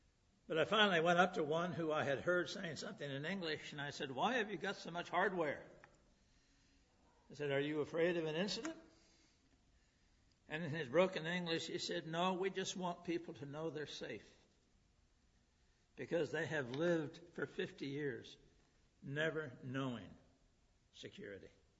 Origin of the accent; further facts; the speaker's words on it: Michigan, United States; And I love that. I'm from Michigan.